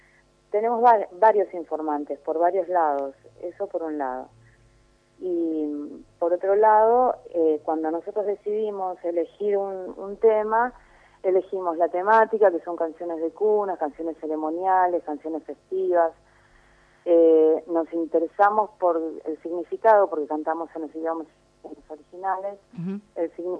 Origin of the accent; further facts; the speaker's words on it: Argentina; nosotros nacimos acá en la Argentina, nos formamos en universidades de acá y nuestra formación es musical europea y además abrevamos de la música popular nuestra.